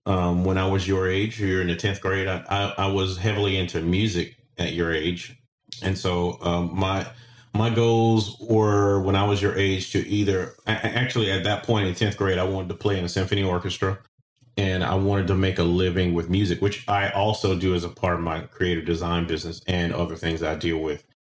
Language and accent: English; Petal, Mississippi, United States; I'm from Petal, Mississippi, which is a kind of sleepy bedroom community outside of Hattiesburg, Mississippi